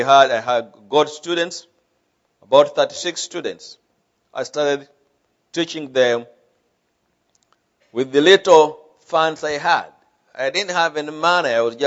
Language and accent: English; Uganda; also born or lived in Tanzania; Around 2003, I started thinking of now going back to Uganda, which is my home country, because I had now helped establish the school in Tanzania.